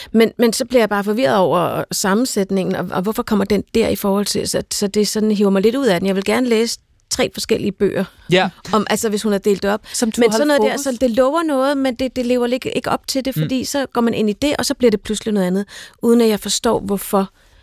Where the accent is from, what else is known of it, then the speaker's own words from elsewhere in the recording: Copenhagen, Capital Region of Denmark, Denmark; jeg er vokset op i København, jeg har født her